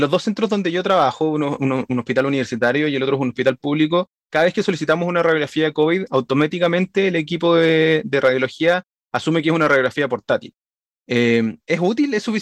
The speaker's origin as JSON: {"language": "Spanish", "country": "Chile", "said": "soy urgenciólogo chileno"}